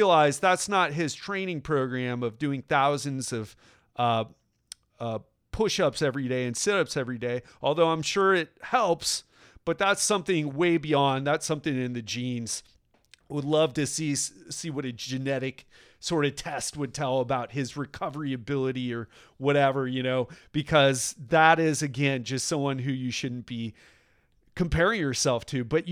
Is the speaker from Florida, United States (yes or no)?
yes; Miami, Florida, United States; And it's going to be held right here in my hometown of Miami.